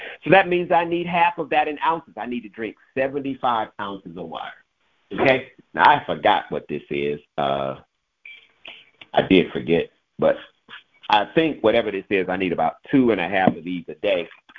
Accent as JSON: {"language": "English", "town": "Kansas City", "region": "Kansas", "country": "United States", "tie": "born there", "said": "I was born in Kansas. God is good. I was born in Kansas Medical Center, Kansas City, Kansas."}